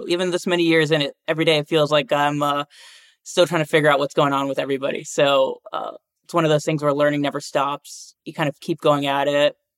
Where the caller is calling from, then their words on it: Miami, Florida, United States; So I'm down in Miami.